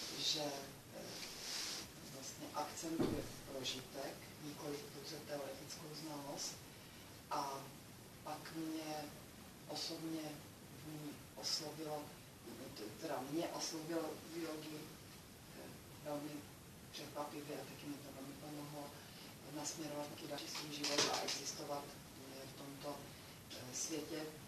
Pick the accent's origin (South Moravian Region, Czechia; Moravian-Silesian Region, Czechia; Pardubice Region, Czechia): South Moravian Region, Czechia; Znojmo; a pocházím ze Znojma.